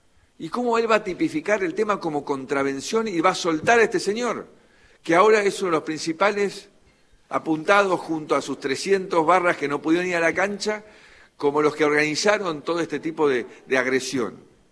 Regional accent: Argentina; forma que tenemos los argentinos de vincularnos

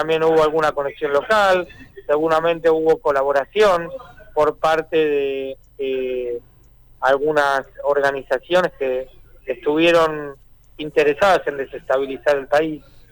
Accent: Argentina; como argentinos

